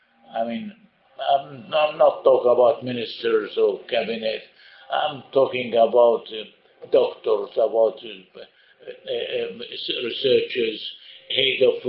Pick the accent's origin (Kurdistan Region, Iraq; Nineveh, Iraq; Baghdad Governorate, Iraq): Baghdad Governorate, Iraq; Baghdad; English is a second language; now in Israel; I came from Baghdad as refuge. As rescued and came back to Israel, I started to study the university.